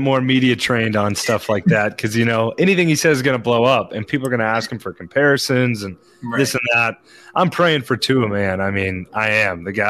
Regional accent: Fresno, California, United States; I'm from Fresno now. I watched those guys growing up

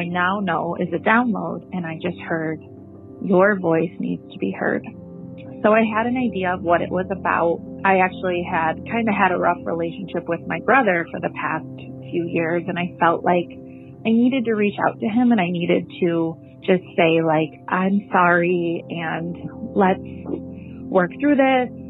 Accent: Illinois, United States; I am from Illinois, just calling to share my story.

